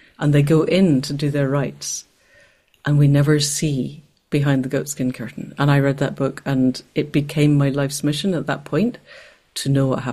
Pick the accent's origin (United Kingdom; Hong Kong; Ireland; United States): United Kingdom; Scotland; I was born and brought up in Scotland.